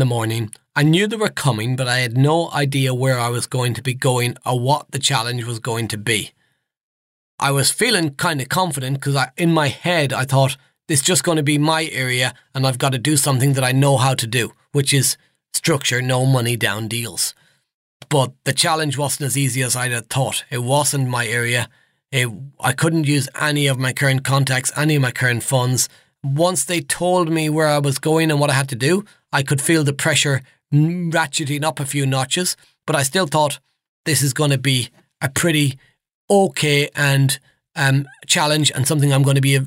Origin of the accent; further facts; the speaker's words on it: East Midlands, United Kingdom; Now, I'm from the Midlands, so up around Nottinghamshire.